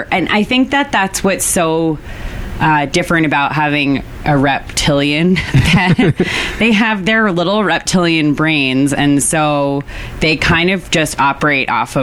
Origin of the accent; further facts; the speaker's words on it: East Coast, United States; I grew up on the East Coast, and so used that coast to orient if I was near the coast, north and south.